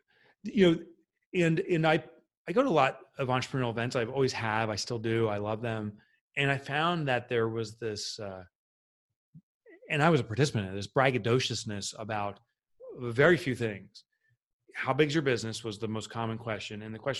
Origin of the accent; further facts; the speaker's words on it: Boonton, New Jersey, United States; If you're from Boonton, New Jersey, you say it's Boonton. You swallow the letters. So I'm from Boonton